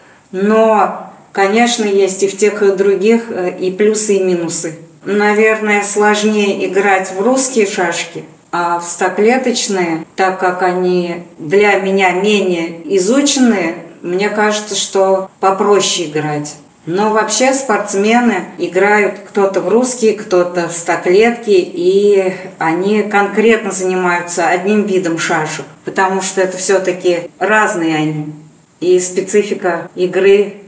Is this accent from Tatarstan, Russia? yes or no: yes; Chistopol, Tatarstan, Russia; Я сама из Чистополя, жили такой дворовой жизнью интересной.